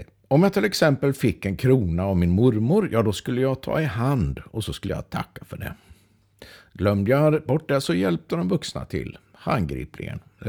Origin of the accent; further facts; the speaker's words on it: Östergötland, Sweden; I Östergötland, där jag kommer ifrån, betyder det här att man betedde sig på ett sätt som inte var äkta.